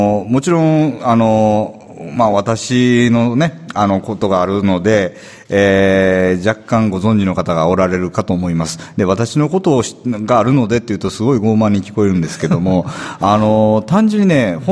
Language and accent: Japanese; Erlangen, Bavaria, Germany; Japanese is a second language; はい、ドイツから参りました。